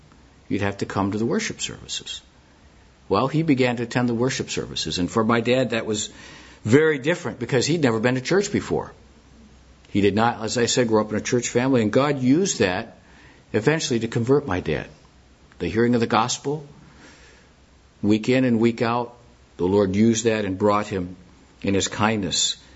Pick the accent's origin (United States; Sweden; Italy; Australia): United States; Detroit, Michigan; born there; I was born, my folks were living outside Detroit, Michigan at the time. I was born in just outside Detroit.